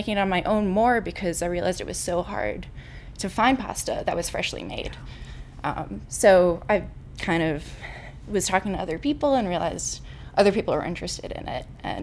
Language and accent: English; New York, United States; My family is from Europe. They're from Croatia. So I grew up in New York making pasta when I was a kid with my grandmothers.